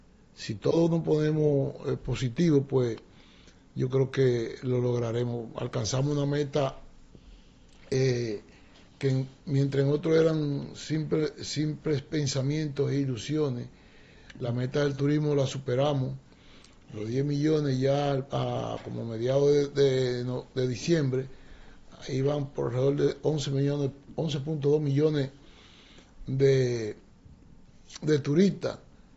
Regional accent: Jaibón, Valverde, Dominican Republic; Yo soy de Aguajediona, de Jaibón.

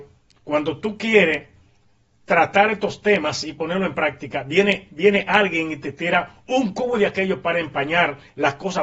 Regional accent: Dominican Republic; porque a nosotros, como dominicanos, yo no sé cómo es que nos tildan.

